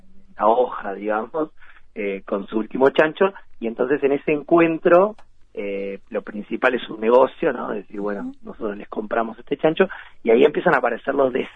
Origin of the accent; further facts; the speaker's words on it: Montevideo, Uruguay; Leo es de Fray Ventos y yo soy de Montevideo